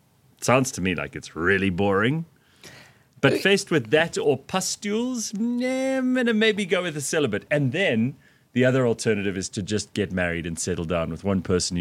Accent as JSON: {"language": "English", "country": "South Africa", "said": "One of the things I love about being South African, I'm so happy. Biltong."}